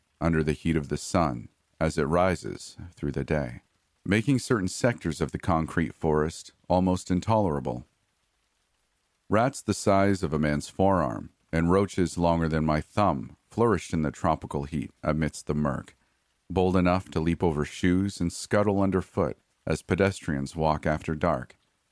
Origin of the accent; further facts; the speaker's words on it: United States; Cities in my home country, from New York to San Francisco to Atlanta, exhibit the same kind of disarray and filth